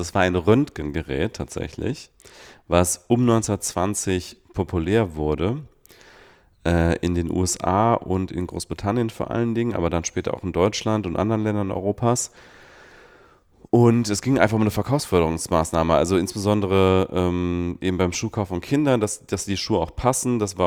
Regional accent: Switzerland; Also das hätte ich sogar theoretisch noch als Kind in der Schweiz miterleben können

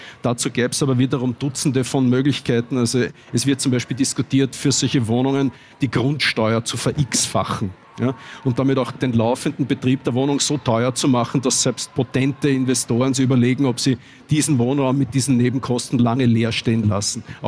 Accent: Salzburg, Austria; ich komme aus der Stadt Salzburg

